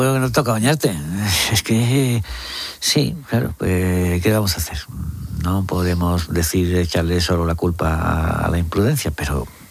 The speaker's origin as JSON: {"language": "Spanish", "town": "Carmona", "region": "Andalusia", "country": "Spain", "said": "Somos de los que somos de secano, de la Vega de Carmona. Tenemos mucho respeto al mar."}